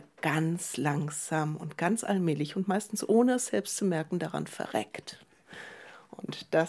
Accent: Bavaria, Germany; now in Vienna, Austria; Wenn man als Bayer in Wien ist, wird man schon immer wieder gefragt, wann man denn wieder geht.

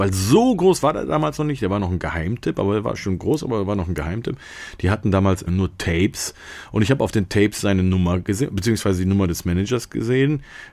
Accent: North Rhine-Westphalia, Germany; wir sind ja aus Nordrhein-Westfalen gewesen.

